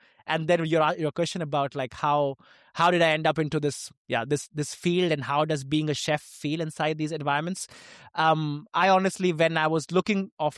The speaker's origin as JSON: {"language": "English", "country": "India", "tie": "born there", "said": "because I was born in India"}